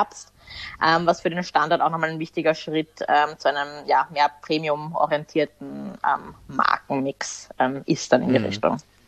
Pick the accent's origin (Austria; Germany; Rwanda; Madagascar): Austria; wie man bei uns in Österreich sagt